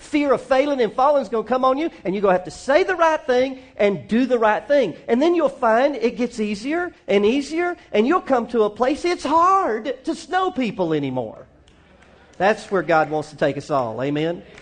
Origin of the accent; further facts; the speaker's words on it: the South, United States; but I'm from the South, a bald-faced lie is what I'd have done.